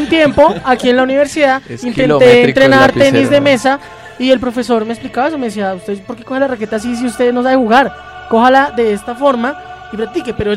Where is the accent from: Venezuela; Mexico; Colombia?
Colombia; Floridablanca, Santander; De Florida Blanca, sí, señor.